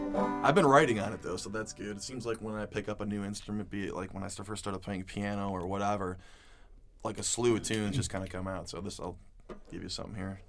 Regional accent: St. Charles, Illinois, United States; also born or lived in Elmhurst / Lombard; We actually grew up more by the city. We're from the suburbs. I was born in Elmhurst, lived in Lombard for a while, and then my dad moved us out to St. Charles, Illinois, in the late 70s. So we grew up there and went to high school up there.

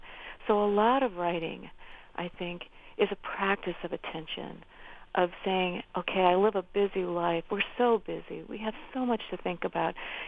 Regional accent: Indiana, United States; good happened to my writing when I gave myself permission to sound like a Hoosier. You know, I mean, I'm from Indiana, and I'm never going to sound like someone from the island of Manhattan, which is cool.

